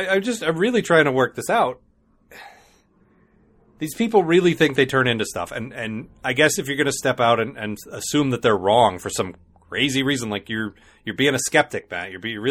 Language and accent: English; England, United Kingdom; And I can't say anything because I'm English.